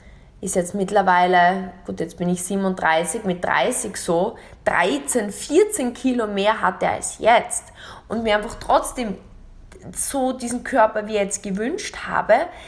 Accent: Dubai, United Arab Emirates; Denn ich bin gerade kürzlich aus Österreich und Deutschland zurückgekehrt, zurück nach Dubai, in meine Heimat.

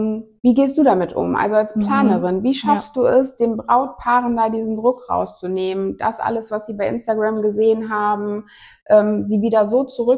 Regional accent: Germany; mein Mann ist Italiener, ich bin Deutsche.

